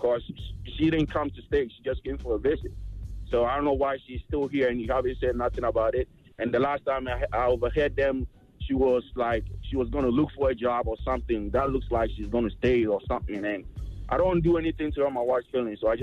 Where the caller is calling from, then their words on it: Fort Bragg, North Carolina, United States; I'm calling from Fort Bragg, North Carolina.